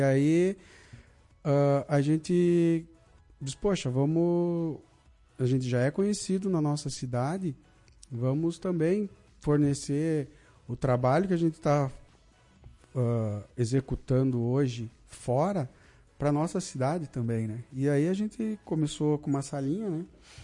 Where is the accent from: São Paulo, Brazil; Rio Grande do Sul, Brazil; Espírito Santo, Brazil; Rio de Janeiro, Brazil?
Rio Grande do Sul, Brazil; Lagoa Vermelha; para me dedicar à minha cidade natal.